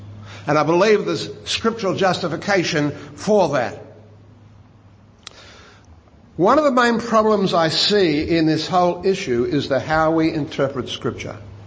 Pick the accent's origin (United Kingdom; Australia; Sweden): Australia; now in United States; I'm an Australian, although I live in America, but nevertheless.